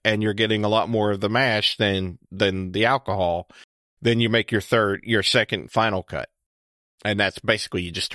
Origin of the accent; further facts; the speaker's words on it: Kentucky, United States; That's just because I grew up here in Kentucky, and that's kind of what I had access to.